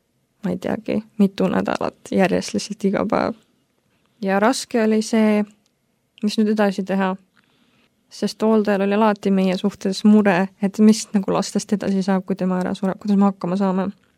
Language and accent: Estonian; Kohtla-Järve, Ida-Viru County, Estonia; Ja siis me kasvasime Kohtlajärvel üles. Kahetoaline pisikene korter oli, seal kasvasime mina, minu poolvend, sest isad on meil erinevad